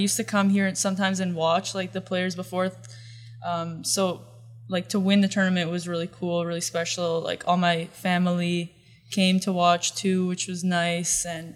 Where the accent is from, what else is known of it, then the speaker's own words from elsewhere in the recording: Canada; I'm all Canadian.